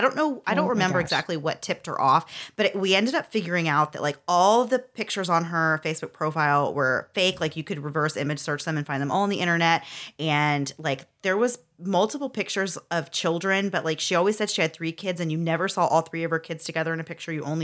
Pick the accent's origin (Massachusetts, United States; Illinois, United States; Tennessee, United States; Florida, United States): Florida, United States; I, like, made a joke about being from Florida and said that we don't have hills here.